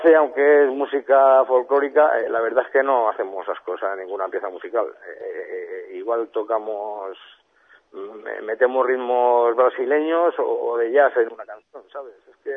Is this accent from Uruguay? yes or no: no; Arrabal, Castile and León, Spain; aparte de yo y Andrés, actualmente, que somos de Arrabal